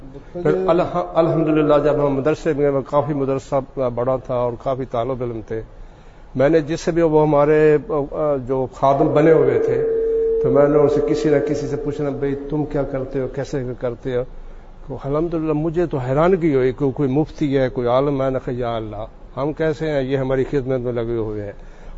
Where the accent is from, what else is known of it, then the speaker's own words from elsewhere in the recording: Pakistan; moved away; چونکہ میں بتاتا میں پاکستان سے آیا ہوں, تو مطلب امین بھائی بھی پاکستان سے تھے